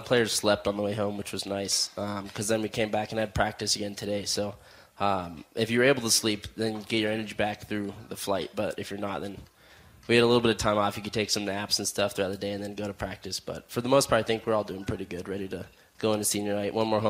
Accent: Fort Collins, Colorado, United States; I was born in Fort Collins, and I grew up on a little farm in northern Fort Collins

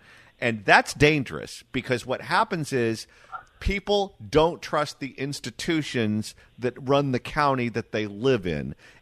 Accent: California, United States; Now when I travel around the world and people find out I'm from California, they look at me like I'm on drugs.

